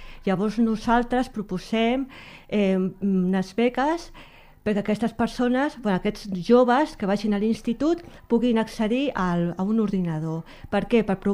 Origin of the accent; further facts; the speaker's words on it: Badalona, Catalonia, Spain; moved away as an adult; now in Alcover, Spain; jo sóc de Badalona. Jo fa 6 anys que vaig venir aquí a Alcover, i des d'un primer moment en la meva família i jo ens hem sentit molt acollits.